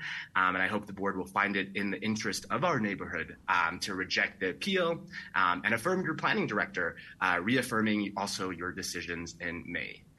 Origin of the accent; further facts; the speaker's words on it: Zurich, Switzerland; now in Miami, United States; I did move to Miami from my hometown of Zurich, Switzerland, about 2 years ago.